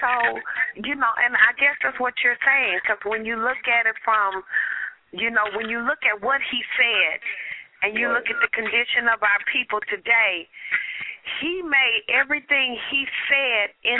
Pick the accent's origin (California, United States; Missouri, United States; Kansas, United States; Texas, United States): California, United States; Compton; or where I come from Compton, California